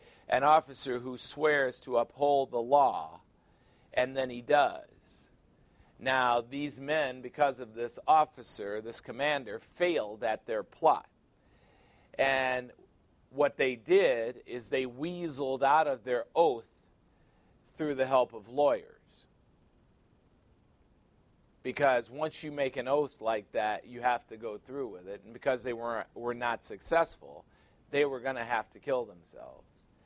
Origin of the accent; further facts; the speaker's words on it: Chicago, Illinois, United States; I mean, I grew up in Chicago.